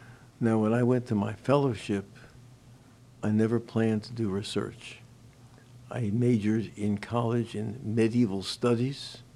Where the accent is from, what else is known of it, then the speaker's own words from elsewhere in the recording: Manhattan, New York, United States; now in Texas, United States; I was raised in the Northeast. I'd almost never been west of the Hudson River and never south of the bottom of Manhattan